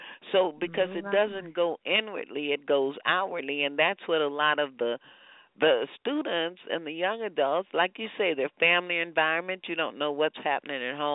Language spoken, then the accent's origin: English; Texas, United States; now in California, United States; Yeah, California, I've been here quite a long time, but I'm still Texan.